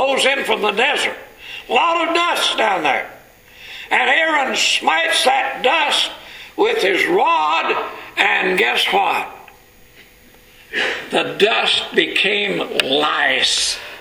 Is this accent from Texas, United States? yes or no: yes; Texas, United States; now in California, United States; You know, that's one thing I like about California. I was raised down in Texas. We had a lot of flies down there. We don't have that many out here.